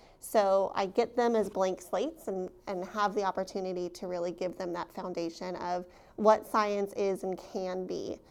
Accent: Denver, Colorado, United States; also born or lived in Seattle, Washington; now in Astoria, United States; I'm originally from Denver, Colorado. I went to school in Seattle, Washington, and then I ran out of money after college and made my way here

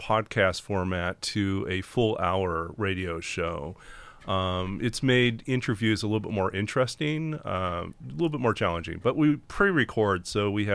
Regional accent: Canada; also born or lived in Saudi Arabia / Taiwan; So I'm kind of an international transplant. I grew up in Canada, but also Saudi Arabia, Taiwan. Before returning back to Canada. My father originally taught English second language in universities.

